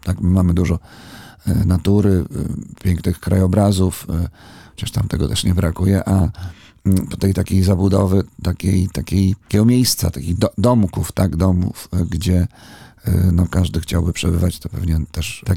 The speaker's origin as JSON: {"language": "Polish", "region": "northern Poland", "country": "Poland", "tie": "born or raised there", "said": "Mimo tego, że no wiadomo, jestem z północy, wychowany w Polsce."}